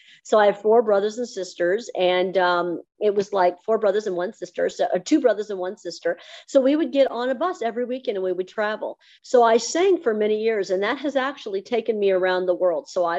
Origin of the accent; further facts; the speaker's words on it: Champaign, Illinois, United States; born there; So my family, actually, I started out in Illinois when I was born. I was born in Illinois. So that's our connection, because you were in Chicago area. I was in the middle part in Champaign-Urbana. So I was born in Illinois